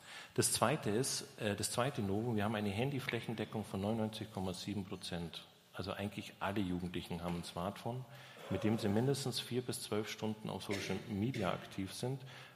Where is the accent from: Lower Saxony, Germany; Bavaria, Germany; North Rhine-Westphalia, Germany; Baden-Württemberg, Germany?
Bavaria, Germany; Augsburg; Genau, ich komme nämlich aus Augsburg.